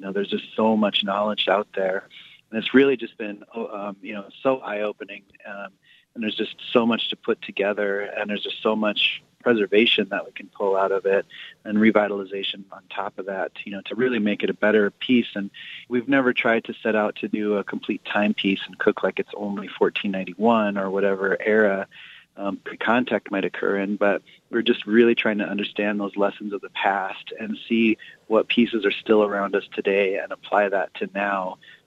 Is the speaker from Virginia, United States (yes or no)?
no; Pine Ridge, South Dakota, United States; And then growing up on Pine Ridge with the Lakota around and always having Lakota ceremony and religion and spirituality and everything